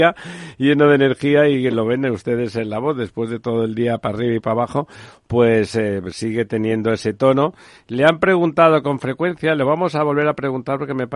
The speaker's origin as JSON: {"language": "Spanish", "region": "Catalonia", "country": "Spain", "lives_now": "Madrid, Spain", "said": "aunque estoy aquí en Madrid, soy catalán"}